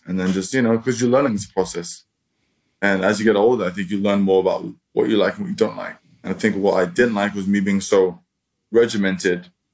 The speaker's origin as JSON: {"language": "English", "region": "London", "country": "United Kingdom", "said": "So we just took the tube and I'm from London, so I knew how to get there."}